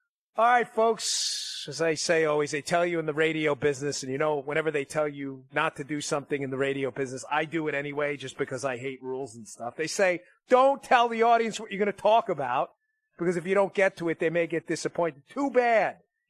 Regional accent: New York, United States; Bernie, I just do well because I'm from New York.

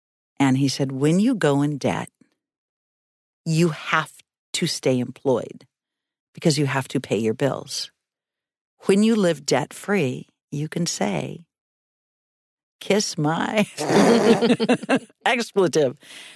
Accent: Reedsport, Oregon, United States; moved away; also born or lived in Coos Bay / Eugene / Seattle / Boston; I went from Reedsport, my hometown, to North Bend, Coos Bay. So I left 3,000 people for the booming metropolis.

